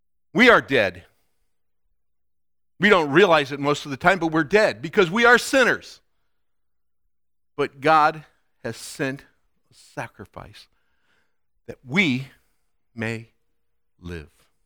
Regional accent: Chicago, Illinois, United States; I'm from Chicago. And I speak Chicago, but we're going to do it in English, Chicago style.

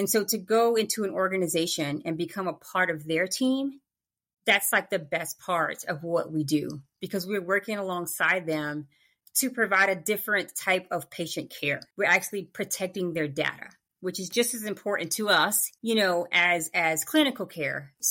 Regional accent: the South, United States; But let's see, I'm from the South, so I'm going to say both.

